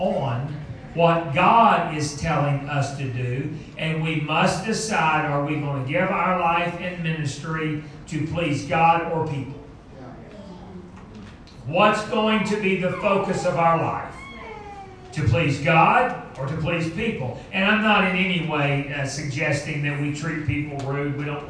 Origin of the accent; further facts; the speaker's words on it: Fort Smith, Arkansas, United States; Brother Lumpkin was my pastor growing up in Fort Smith, Arkansas, and he said this.